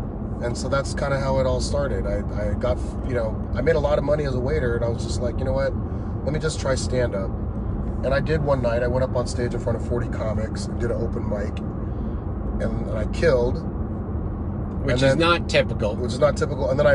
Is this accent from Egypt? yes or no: yes; Egypt; She goes, oh, from where? I said, I'm from Egypt.